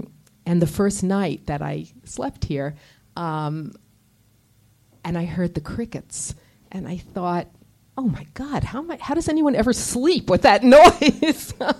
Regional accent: New York City, New York, United States; moved away; I grew up in New York City, and if I go back now and I think, you know, to sleep there, it's like, it's so noisy

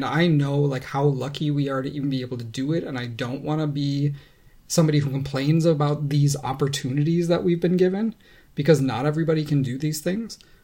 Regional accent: Canada; Because I am so Canadian in these spaces. I say sorry.

